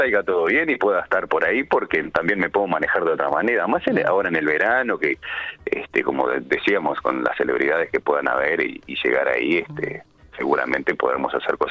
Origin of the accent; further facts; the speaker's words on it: Minas, Lavalleja, Uruguay; also born or lived in Montevideo; Minas es una ciudad que es muy tranquila, como toda ciudad. Yo le digo mi pueblo, pero como toda ciudad es como Maldonado. Funcionan creo que exactamente igual en todo aspecto, más allá que Maldonado es mucho más grande. Pero sí, estuve 20 años en Montevideo